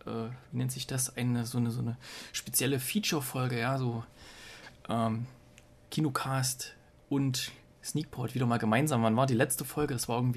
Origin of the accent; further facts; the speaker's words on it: Gera, Thuringia, Germany; Und ich war ja letzte Woche Mittwoch nochmal in meiner alten Heimatstadt Gera und dort kam der nochmal.